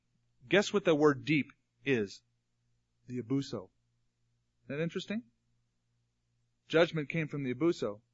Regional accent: California, United States; When I grew up in California, we had a bunch of them around our house.

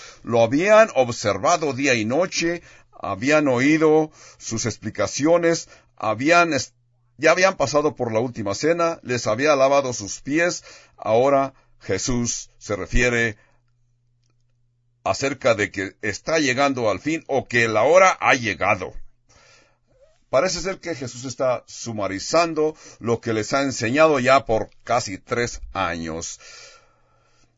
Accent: California, United States; aunque también yo soy de California

